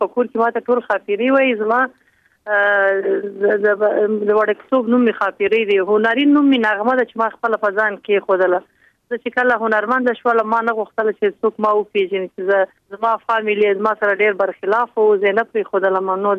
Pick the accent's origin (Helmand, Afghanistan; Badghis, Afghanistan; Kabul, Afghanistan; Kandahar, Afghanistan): Kandahar, Afghanistan; زه د افغانستان نه د قندهار د سیمې یم. زه د قندهار په ښکلی تاریخي ښار کې زېږېدلی یم